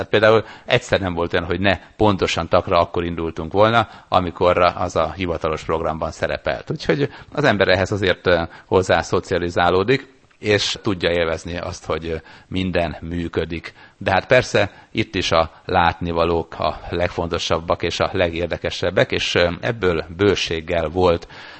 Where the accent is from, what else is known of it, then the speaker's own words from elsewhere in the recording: Sopron, Győr-Moson-Sopron, Hungary; born there; Sopronban születtem, és emiatt beszélek németül